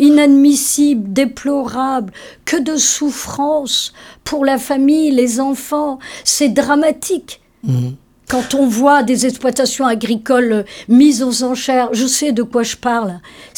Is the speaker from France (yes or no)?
yes; Brittany, France; Nous sommes beaucoup du Morbihan à être atterrés.